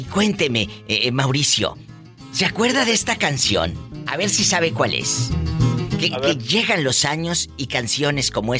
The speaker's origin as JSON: {"language": "Spanish", "region": "Tamaulipas", "country": "Mexico", "said": "Sí, pero yo soy de Tamaulipas, acuérdate."}